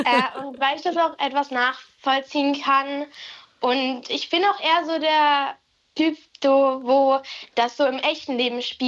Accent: Hamburg, Germany; ich bin 12 Jahre alt und komme aus Hamburg.

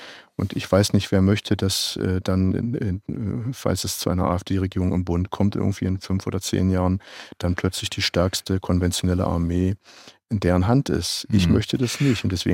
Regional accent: East Germany, Germany; ich komme aus der DDR, da gab es keine christlichen Offiziere und Generäle

